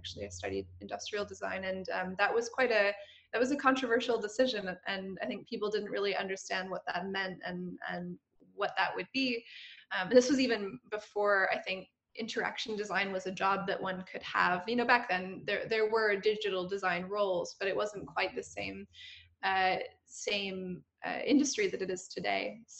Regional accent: Canada; also born or lived in Germany; now in United Kingdom; I'm from Canada originally, and I'm here in the UK. And before that, I was in Germany for a long time as well.

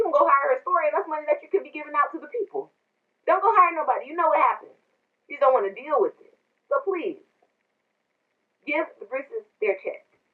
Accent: California, United States; my grandmother is from California, my mother is from California, and I'm from California. We're all born here.

